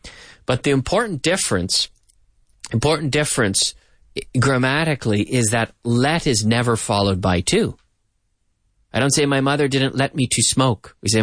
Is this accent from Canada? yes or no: yes; Nova Scotia, Canada; I'm from Nova Scotia on the East Coast, as you know.